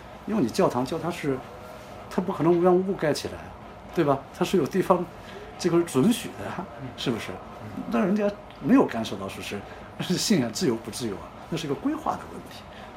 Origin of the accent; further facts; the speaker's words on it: China; 咱们作为中国人来说表述我们的声音